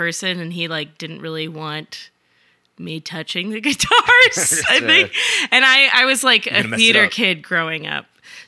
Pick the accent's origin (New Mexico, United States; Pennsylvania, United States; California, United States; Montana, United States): California, United States; born there; also born or lived in Boston; I was born in California.